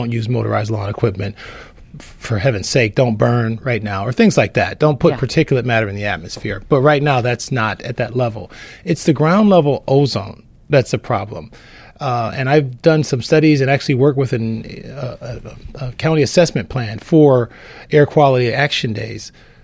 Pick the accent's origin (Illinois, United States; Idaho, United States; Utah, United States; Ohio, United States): Ohio, United States; You know, I'm from Ohio. So, we just kind of scoot over to Lake Erie